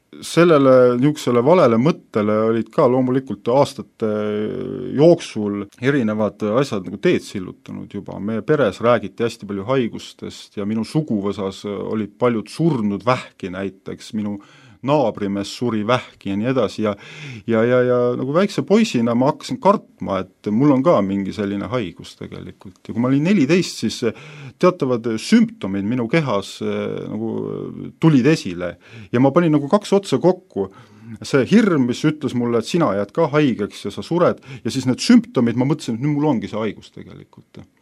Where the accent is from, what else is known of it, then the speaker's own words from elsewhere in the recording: Avispea, Lääne-Viru County, Estonia; Ma olen pärit sellisest väiksest külakesest, nagu Avispea küla, väike Maarja külje all, seal ma olen sündinud, kasvanud ja siia maani päris palju aega, eriti suvel veedan.